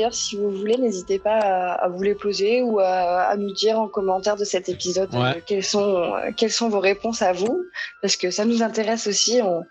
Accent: Hauts-de-France, France; D'où viens-je? Je viens du Nord.

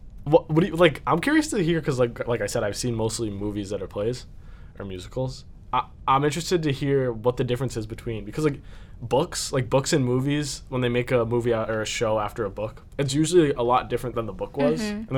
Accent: Westminster, Massachusetts, United States; I'm from Massachusetts, from Westminster.

